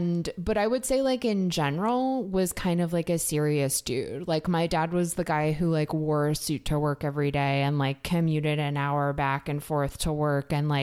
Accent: New York City, New York, United States; I grew up in the North Bronx in Riverdale.

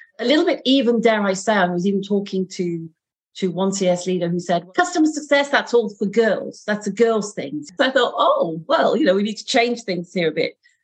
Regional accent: Derby, East Midlands, United Kingdom; now in Paris, France; I'm originally from England, so from a place called Derby, which is in the center of the UK. But I have been living in Paris now for, dare I say, let's just say a long time.

